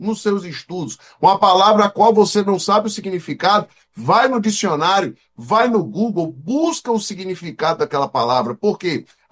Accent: Fortaleza, Ceará, Brazil; lá na cidade de Fortaleza, cidade onde eu nasci.

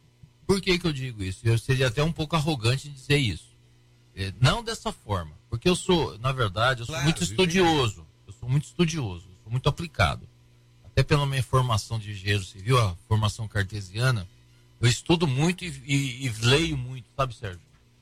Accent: Presidente Prudente, São Paulo, Brazil; quando eu ia para o interior da minha cidade, Presidente Prudente

